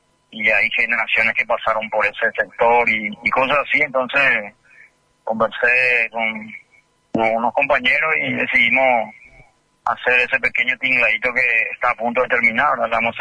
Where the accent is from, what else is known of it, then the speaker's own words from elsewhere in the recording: Ayolas, Misiones, Paraguay; tenemos que trabajar todos juntos, como ayolenses, como paraguayos que somos